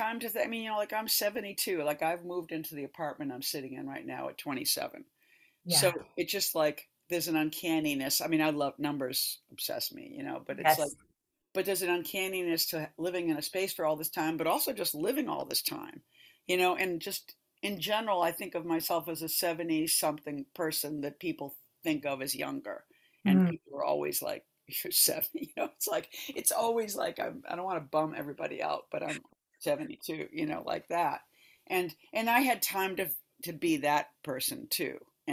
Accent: Boston, Massachusetts, United States; I grew up in Boston. When I got out of college, I went to Europe and hitchhiked for 6 months.

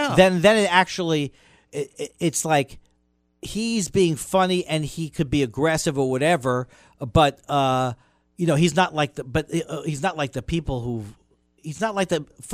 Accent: Long Island, New York, United States; those are the people I grew up with on Long Island who were bullies

